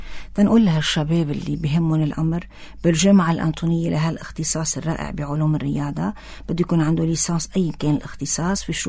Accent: South Governorate, Lebanon; يعني إذا أنت من صغارتها ما بتروح على الجنوب, أنا من الجنوب ما كتير بطلع على مناطق المتن

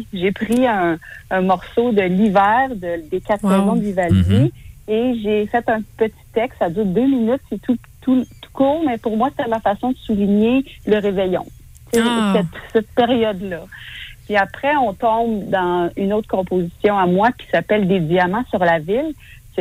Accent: Quebec, Canada; Là, je suis née en Mauricie. On avait un lac derrière la maison où j'ai grandi.

